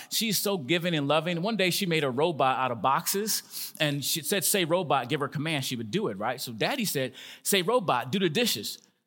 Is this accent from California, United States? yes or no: no; Milwaukee, Wisconsin, United States; Growing up in Milwaukee, Wisconsin, I understood the idea of choices